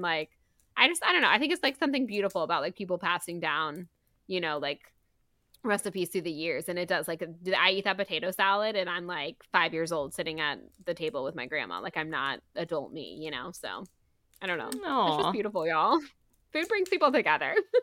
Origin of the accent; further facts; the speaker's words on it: the South, United States; Again, growing up in the South, SEC football is literally some people are closer to that than they are to God.